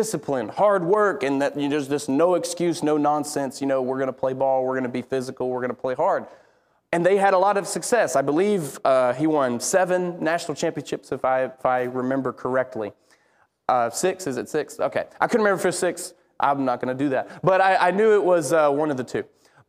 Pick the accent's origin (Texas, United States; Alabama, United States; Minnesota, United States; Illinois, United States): Alabama, United States; But I grew up in Alabama, so it's the Crimson Tide or the Auburn Tigers. You know, that's who people go for in the state I'm from.